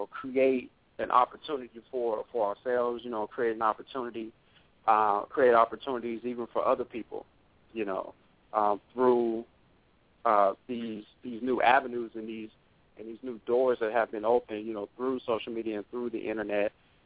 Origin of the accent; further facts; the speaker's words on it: Los Angeles, California, United States; now in Hawthorne, United States; I'm actually from the West Coast. Holler back in the West Coast. From Los Angeles, California. I live in Hawthorne.